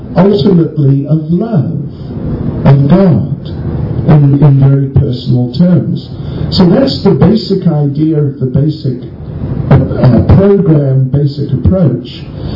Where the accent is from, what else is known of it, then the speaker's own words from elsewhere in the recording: New Zealand; So now I'm from New Zealand, I can be both an All Black and a springbok.